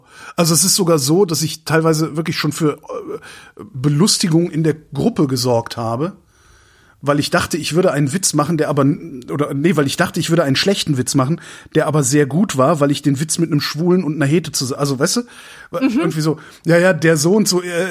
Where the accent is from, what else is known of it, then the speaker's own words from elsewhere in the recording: Cologne, North Rhine-Westphalia, Germany; now in Berlin, Germany; Ich bin halt als Kölner bin ich es gewohnt